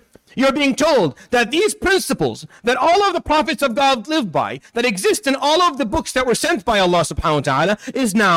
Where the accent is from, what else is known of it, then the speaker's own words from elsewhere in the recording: Syria; I come from the Middle East, from Syria.